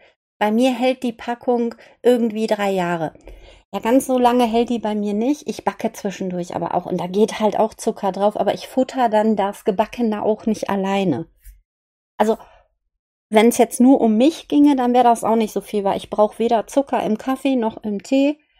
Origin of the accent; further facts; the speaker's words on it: Linz, Upper Austria, Austria; Okay, ich bin aus Linz.